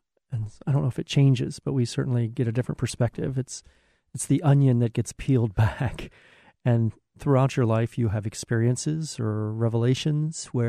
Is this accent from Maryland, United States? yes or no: no; Hampton, Virginia, United States; I'm from Hampton, Virginia.